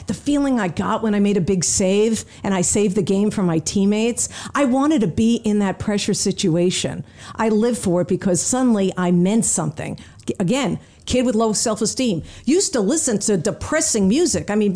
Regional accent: New York, United States; I grew up on Long Island, middle-class family.

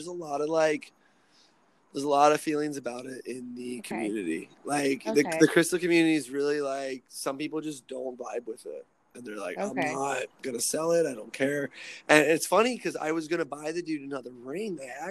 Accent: East Coast, United States; I'm from the East Coast, so it's a little, like, tighter out there.

